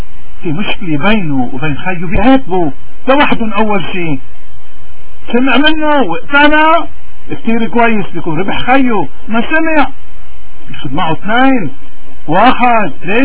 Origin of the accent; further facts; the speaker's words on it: Lebanon; هذا المطلوب منا اليوم كلبنانيين لما يخص قياداتنا ورجال ديننا وأحزابنا